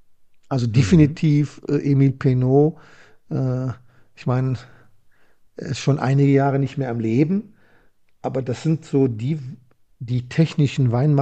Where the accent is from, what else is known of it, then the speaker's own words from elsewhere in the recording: Bad Honnef, North Rhine-Westphalia, Germany; Ja, ich bin Rheinländer